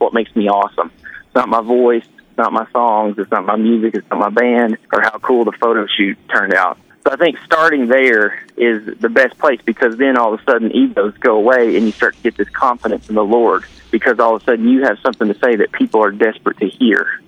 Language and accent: English; Kentucky, United States; growing up in Kentucky, like, work ethic is everything.